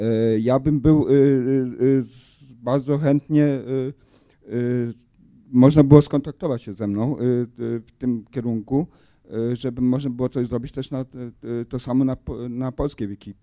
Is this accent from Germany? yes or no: yes; Berlin, Germany; Ja jestem z Berlina